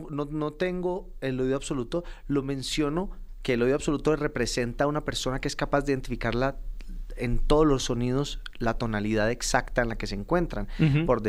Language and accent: Spanish; Cali, Valle del Cauca, Colombia; born there; now in Medellín, Colombia; No nací en Medellín. Nací en Cali, en la ciudad.